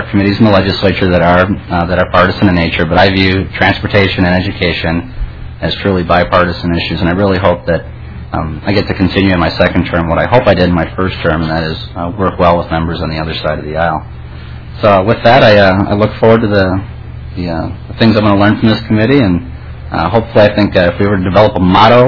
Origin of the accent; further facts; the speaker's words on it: Farmington, Minnesota, United States; I'm from Farmington.